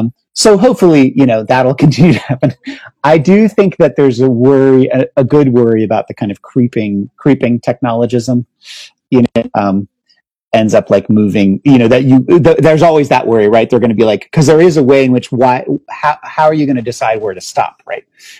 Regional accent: United States; And as an American, I just could not understand them.

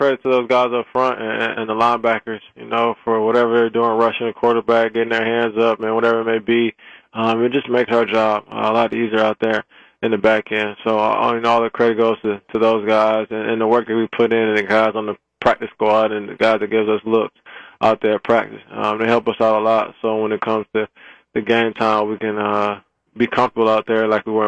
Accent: Illinois, United States; I'm from Illinois, so I played in the snow a little bit.

